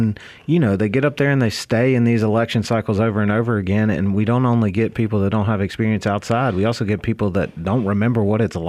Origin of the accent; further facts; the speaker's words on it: Alabama, United States; I'm from Baldwin County, went to the Air Force Academy, spent 12 years flying helicopters in the United States Air Force